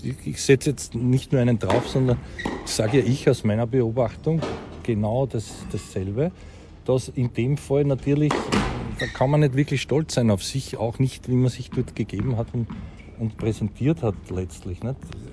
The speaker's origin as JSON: {"language": "German", "country": "Sweden", "said": "Ja, also ich als Schwede, ich tue mich schwer"}